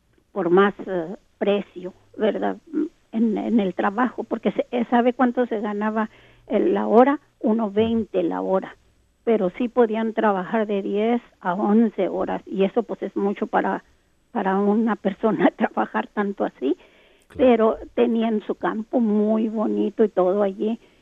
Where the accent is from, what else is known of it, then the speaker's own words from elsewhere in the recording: Texas, United States; moved away; yo soy del estado de Texas, nacida y criada allá, pero tengo ya 40 y tantos años aquí.